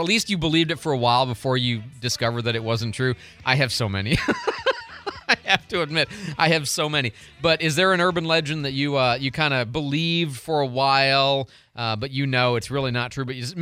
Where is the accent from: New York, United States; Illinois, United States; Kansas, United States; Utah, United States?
Illinois, United States; Chicago; and that one was especially problematic because I grew up in Chicago.